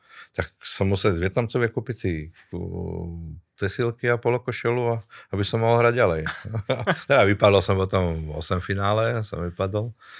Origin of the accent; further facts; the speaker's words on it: Brehy, Banská Bystrica Region, Slovakia; Teraz pochádzam z tých Brev